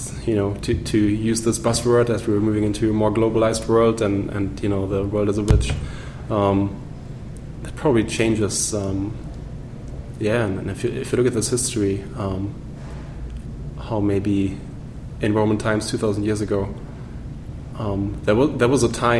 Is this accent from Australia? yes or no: no; Germany; English is a second language; I grew up in Germany, in a very rural area, very close to the Netherlands.